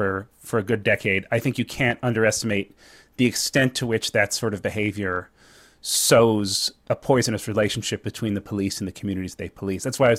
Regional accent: Washington, District of Columbia, United States; I grew up in Washington, D.C. Atlanta was much more integrated than D.C. was.

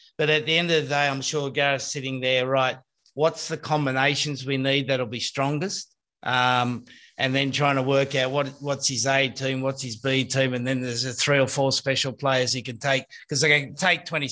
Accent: Australia; now in England, United Kingdom; And I think in the thing that strikes me as being an Australian coming here, there's a lot of good players around the same level.

